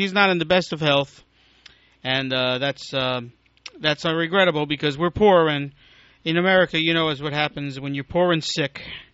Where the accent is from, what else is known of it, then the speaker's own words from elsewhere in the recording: New York City, New York, United States; Now, I grew up in New York City where they had a really strong public transportation system.